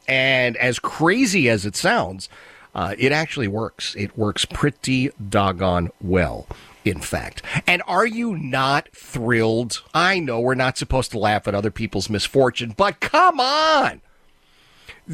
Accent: New York, United States; now in Richmond, United States; as a New Yorker who relocated to Richmond 3 years ago, I've had no luck connecting with the Jewish community.

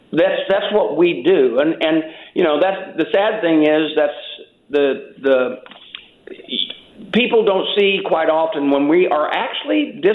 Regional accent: Illinois, United States; because remember, I'm from Illinois

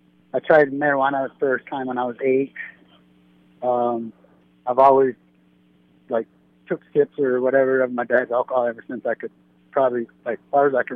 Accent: United States; now in Bismarck, United States; No. I'm from Illinois and Wisconsin border.

